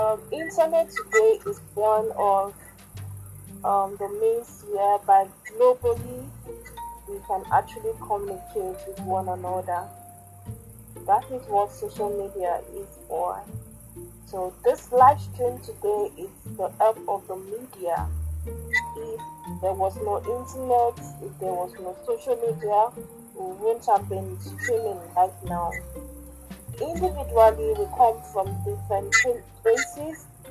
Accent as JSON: {"language": "English", "country": "Nigeria", "said": "Yes, I am from Nigeria."}